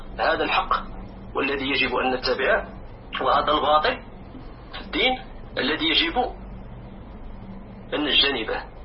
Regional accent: Morocco; moved away; أنا مغربي أخويا، وكنت عايش في المغرب

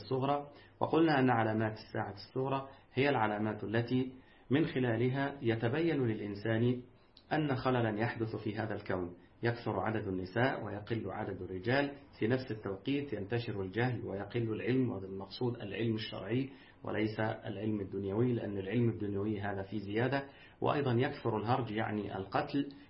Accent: Egypt; وها أنتم ترون عندنا في مصر يعني جندي الباطل

